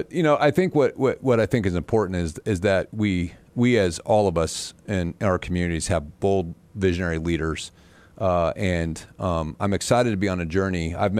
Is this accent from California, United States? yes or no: no; Butler, Indiana, United States; I'm from Butler, Indiana. Right. Like, we didn't even know who the governor was sometimes, and certainly never thought we'd meet him.